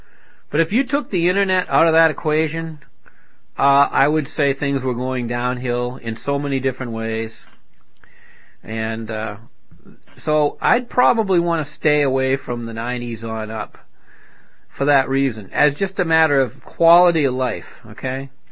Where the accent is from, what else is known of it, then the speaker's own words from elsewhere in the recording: New Hampshire, United States; also born or lived in Pennsylvania; I was born in New Hampshire and raised mostly in New Hampshire except for a stint in Pennsylvania.